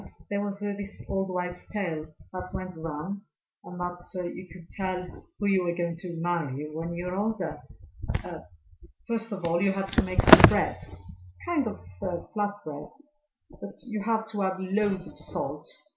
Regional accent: Cardiff, Wales, United Kingdom; I'm from Cardiff.

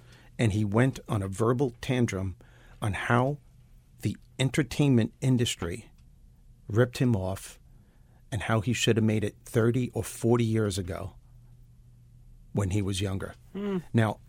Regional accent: Brooklyn, New York, United States; I'm from Brooklyn. Shoot them.

